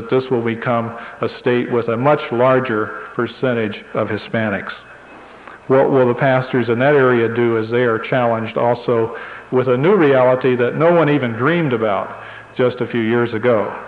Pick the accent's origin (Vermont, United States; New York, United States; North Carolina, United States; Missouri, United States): North Carolina, United States; I was in North Carolina about 2 weeks ago, which is my home state.